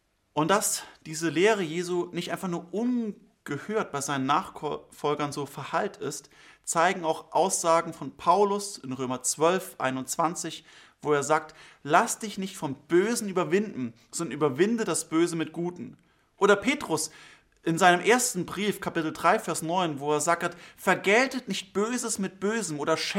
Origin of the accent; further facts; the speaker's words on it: Germany; dass wir in Deutschland, wo ich herkomme